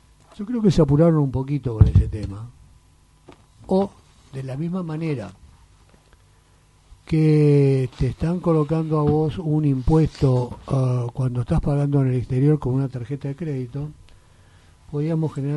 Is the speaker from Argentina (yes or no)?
yes; Argentina; primero, digamos, somos argentinos